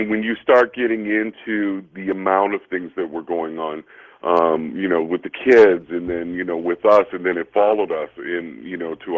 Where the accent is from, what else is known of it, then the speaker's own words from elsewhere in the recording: Washington, Missouri, United States; I was a kid from Washington, Missouri at that time. Union, Missouri is right next to Washington, but it's like light years apart.